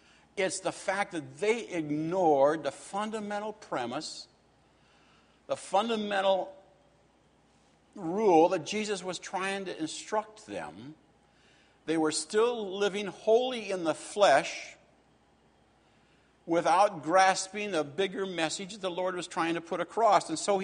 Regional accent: the South, United States; You notice I say wash because I was from the South, a family.

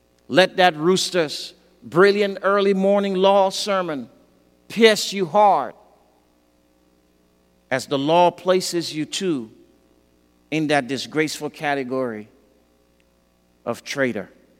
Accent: Liberia; I remember growing up in West Africa under a dictatorship. And one year there was a coup d'etat in Liberia.

